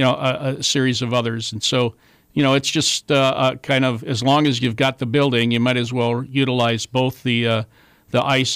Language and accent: English; Wisconsin, United States; Well, I'm originally from Wisconsin